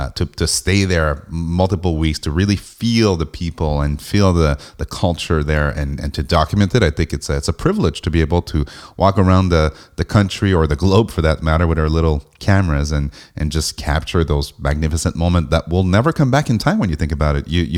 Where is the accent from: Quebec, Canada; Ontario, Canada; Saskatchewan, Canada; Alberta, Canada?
Quebec, Canada; Montreal; I mean, I'm from the east part of Canada. I'm from Montreal